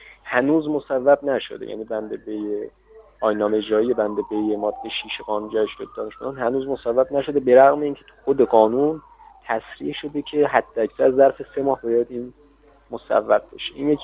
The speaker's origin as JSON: {"language": "Persian", "region": "Hamadan", "country": "Iran", "tie": "born there", "said": "من بهتون گفته بودم من متولد همدانم"}